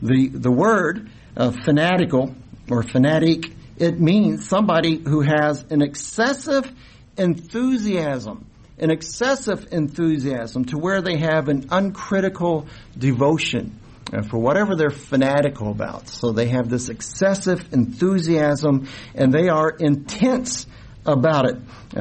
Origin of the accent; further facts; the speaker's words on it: Louisville, Kentucky, United States; I grew up in Louisville. I'm a University of Louisville fan.